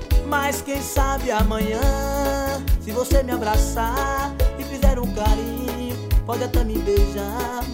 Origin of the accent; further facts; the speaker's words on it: Piritiba, Bahia, Brazil; E essa eu vou oferecer para minha terra natal, Piritiba, Bahia.